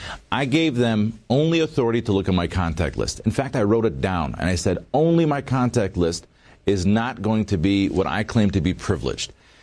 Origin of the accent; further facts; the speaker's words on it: Detroit, Michigan, United States; born there; I was born in Detroit, Michigan.